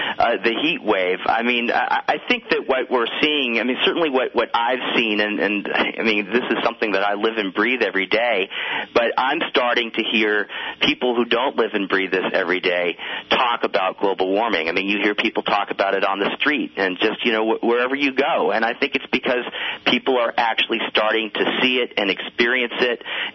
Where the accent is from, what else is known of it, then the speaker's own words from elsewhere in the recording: East Coast, United States; I come from the East Coast, where it's originally where it's almost all sandy beaches.